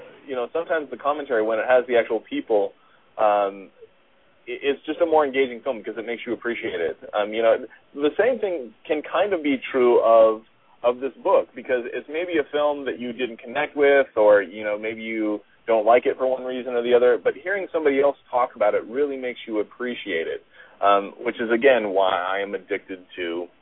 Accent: Billings, Montana, United States; We're from the Billings, Montana, which is the largest city in Montana.

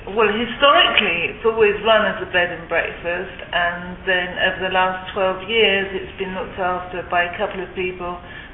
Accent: England, United Kingdom; moved away as an adult; also born or lived in Netherlands; now in California, United States; Some years back we were from England, and then we went to live in the Netherlands, and then in the year 2000 we came to live here.

